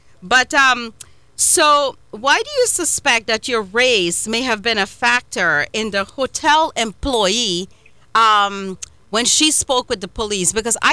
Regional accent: India; I was from Indian, so they kind of took us in.

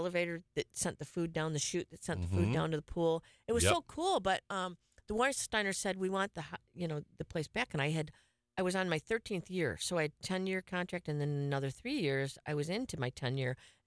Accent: Melbourne Beach, Florida, United States; And growing up in Melbourne Beach was... you know, we hung out under the bridge at night.

